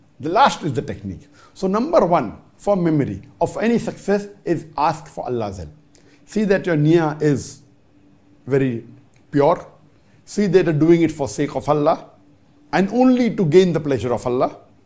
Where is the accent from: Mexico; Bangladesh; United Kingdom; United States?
Bangladesh; I'm from Bangladesh.